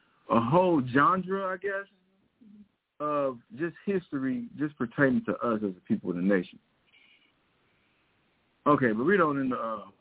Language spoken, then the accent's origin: English; Missouri, United States; because I grew up in Missouri, on Missouri history